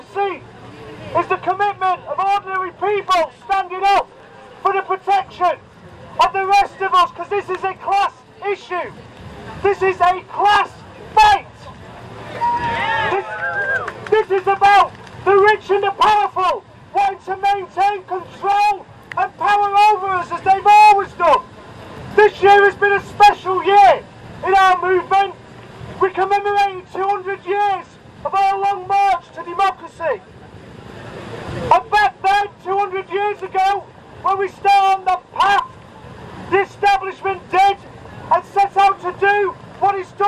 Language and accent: English; Blackpool, North West England, United Kingdom; which makes me feel at home because I'm from Blackpool.